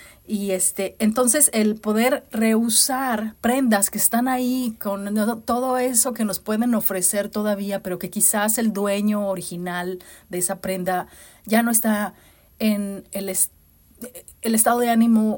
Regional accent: Mexico; como decimos en México. Que por cierto, pues sí soy mexicana.

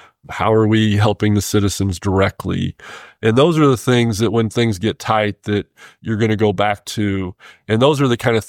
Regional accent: Illinois, United States; you know, I'm not a native Missourian, born and raised in Illinois, just across the river from St. Louis.

